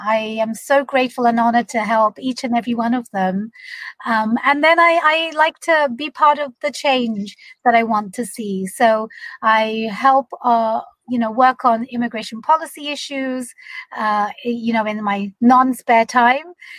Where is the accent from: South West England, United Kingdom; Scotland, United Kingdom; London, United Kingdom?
London, United Kingdom; accent: British; moved away as an adult; now in United States; So I am a South Asian. My parents are from Bangladesh. I grew up in London. I was born and raised in London. So if you've tuned into my accent, I am a British American. I moved to America in 2005 after I got married to my husband, a U.S. citizen.